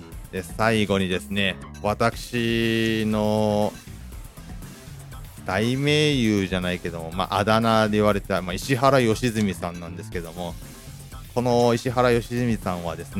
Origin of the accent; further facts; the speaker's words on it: Ibaraki, Japan; もしまあ僕地元が茨城なんですけども